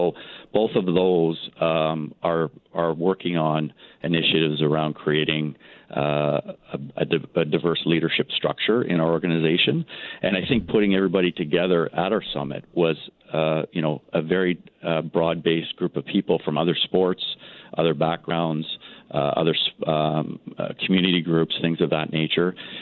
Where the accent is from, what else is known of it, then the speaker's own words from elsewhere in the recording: Scarborough, Ontario, Canada; I grew up in Scarborough in a very diverse community and went to a high school that was very diverse.